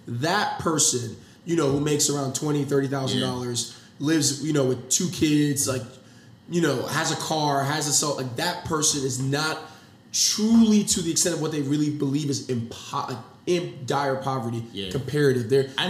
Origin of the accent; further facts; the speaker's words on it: Nigeria; moved away; I'm from the outside looking in. I'm coming from Nigeria. I'm coming from a family where I was, when I got here